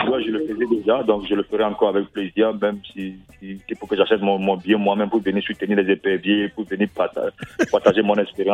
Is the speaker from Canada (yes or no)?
no; Togo; je suis du Togo, le Bénin c'est à côté